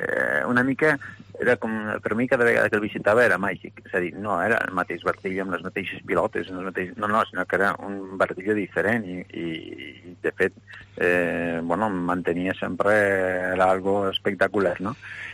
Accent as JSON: {"language": "Catalan", "town": "Benabarre", "region": "Aragon", "country": "Spain", "tie": "born there", "said": "Sí, bueno, jo pràcticament vaig néixer a Benavarri, però em sento lleidatà."}